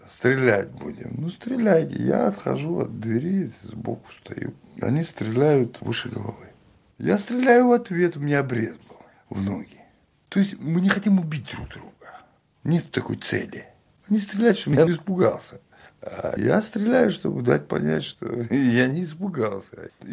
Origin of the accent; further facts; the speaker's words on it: Chechnya, Russia; вот когда я первый день сказал, что я чеченец